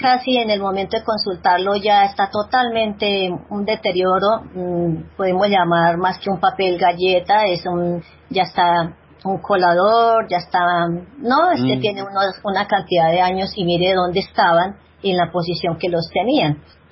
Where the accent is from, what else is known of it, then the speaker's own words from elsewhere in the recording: Santander, Colombia; No, señor, yo soy santandereana.